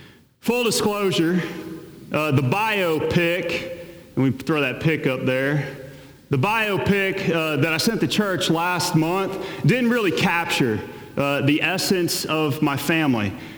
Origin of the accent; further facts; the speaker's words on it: the South, United States; But even growing up where I grew up, I literally knew nothing of Jesus.